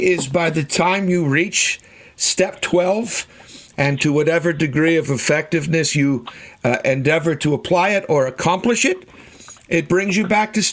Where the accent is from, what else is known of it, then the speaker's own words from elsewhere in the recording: Boston, Massachusetts, United States; I come from Boston. As you well know, I'm a born and bred Bostonian